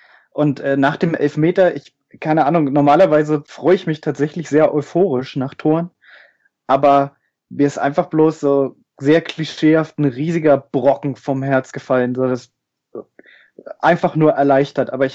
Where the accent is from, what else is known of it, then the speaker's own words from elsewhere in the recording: Rathenow, Brandenburg, Germany; Geboren in Rathenow und da auch in der Nähe aufgewachsen